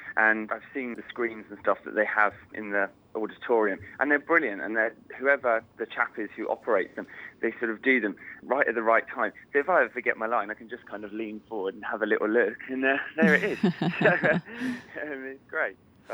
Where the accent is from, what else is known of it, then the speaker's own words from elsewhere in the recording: South East England, United Kingdom; now in Bedford, United Kingdom; I'm originally from Kent, but I live in Bedford.